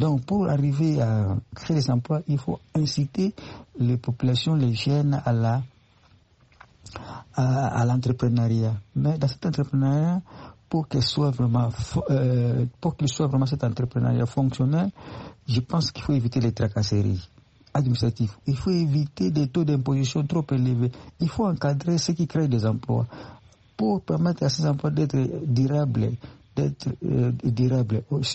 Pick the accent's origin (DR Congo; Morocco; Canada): DR Congo; qui utilisent les travailleurs congolais chez moi, en RD Congo